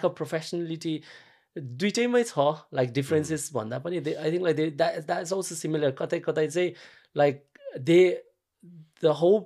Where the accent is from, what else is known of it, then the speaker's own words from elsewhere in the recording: Nepal; especially probably because I'm from Nepal and you have like so many things in common, like culture, languages, and everything.